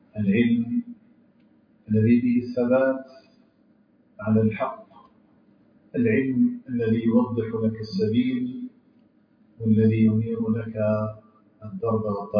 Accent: Algeria; بلدنا الجزائر

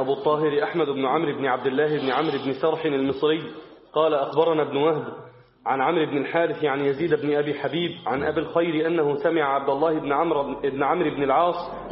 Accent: Egypt; ونحن من مصر.

